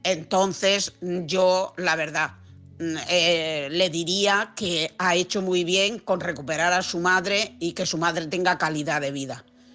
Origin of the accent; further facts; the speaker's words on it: Elche, Valencian Community, Spain; soy de Elche, Alicante.